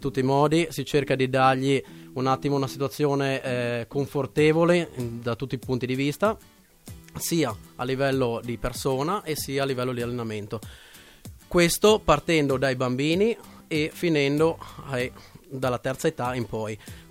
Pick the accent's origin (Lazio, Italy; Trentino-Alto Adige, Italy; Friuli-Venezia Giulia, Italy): Friuli-Venezia Giulia, Italy; Verzegnis; che io sono di Verzegnis, un bellissimo ricordo